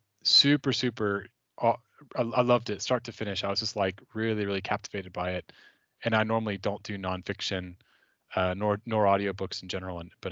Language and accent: English; Austin, Texas, United States; he's from Austin, Texas. That's my hometown.